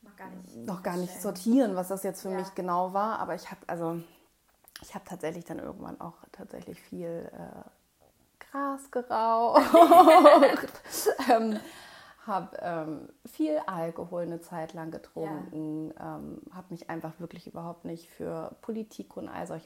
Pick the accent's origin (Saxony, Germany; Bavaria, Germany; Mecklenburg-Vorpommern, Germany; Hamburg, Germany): Hamburg, Germany; Ich bin in Hamburg geboren, ich bin Hamburger Dern. Meine beiden Eltern kommen auch aus Hamburg. Mhm. Ich bin tatsächlich gar nicht so weit von hier geboren, in der im Ehlem-Krankenhaus, im alten Ehlem.